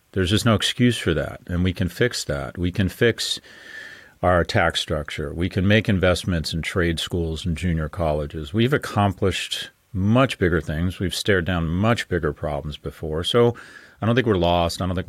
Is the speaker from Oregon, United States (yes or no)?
no; California, United States; born and raised in California, brief stint in investment banking, then graduate school